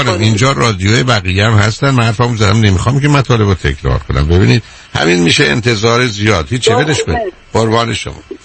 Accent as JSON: {"language": "Persian", "country": "Iran"}